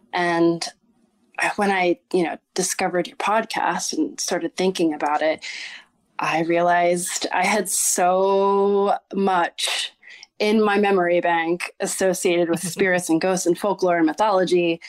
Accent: New Jersey, United States; now in New York, United States; I am living in New York. I've been here for about 20 years. I was born in Jersey. I'm half Sicilian Italian. My mom is not. So I kind of was raised, you know, in New Jersey, there's a very big Italian population.

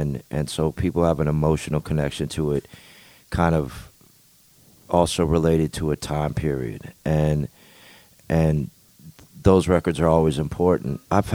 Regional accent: East Coast, United States; because I was from the East Coast, and we listened mostly to go-go music.

